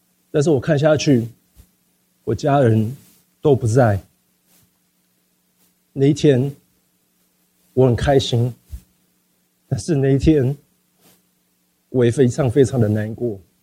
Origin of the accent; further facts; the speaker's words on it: United States; 我在美国长大，一个很不健全的家庭